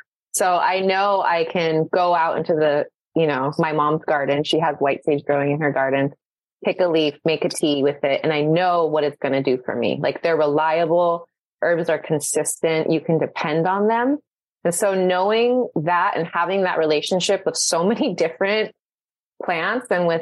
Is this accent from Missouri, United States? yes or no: no; Hawaii, United States; now in California, United States; And then we moved to Hawaii when I was about two. So I grew up in Hawaii, but it's so great to come back to California and feel like I have a home here as well.